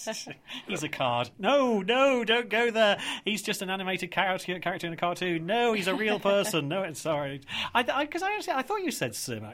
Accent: England, United Kingdom; It's fair to say that being polite English people that we are, let's be honest, British people, let's spread the word.

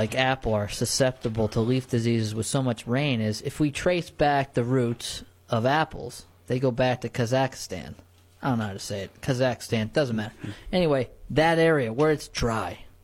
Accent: New Paltz, New York, United States; You know, I grew up in the Hudson Valley, Walk Hill Valley, New Paltz, and we have orchards down there, right?

